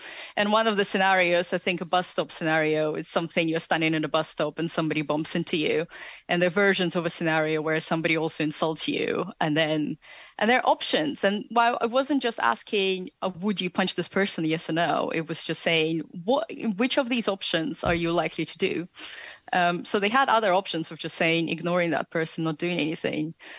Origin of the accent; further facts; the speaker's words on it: Russia; so I grew up in Russia, and Russia has a very kind of the culture of protecting yourself